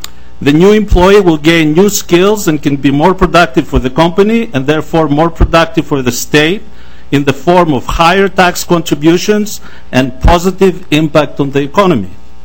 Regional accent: Plymouth, Minnesota, United States; Good afternoon. … I'm from Plymouth.

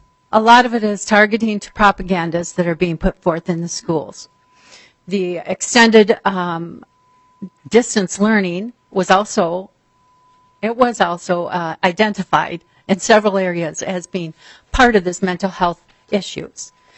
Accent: Rochester, Minnesota, United States; I'm from Rochester, Minnesota

